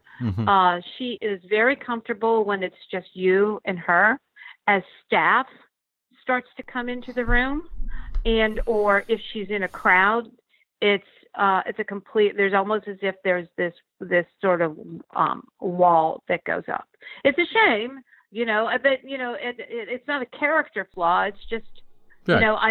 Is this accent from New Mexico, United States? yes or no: no; Pittsburgh, Pennsylvania, United States; before he went to speak at a Marcellus Shale coalition in my hometown of Pittsburgh.